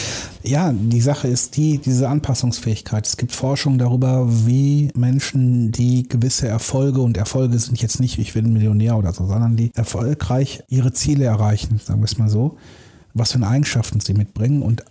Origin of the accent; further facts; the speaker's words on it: Germany; Hey, das ist so typisch deutsch. Wenn man mich fragt … beschreib mal typisch deutsch, dann sage ich Zertifikatswand. Wir Deutschen sind so narzisstisch, was das angeht, das geht gar nicht.